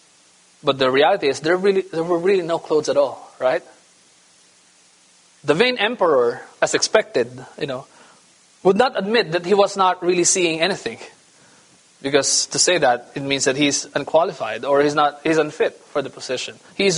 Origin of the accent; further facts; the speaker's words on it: Philippines; I'm a Filipino.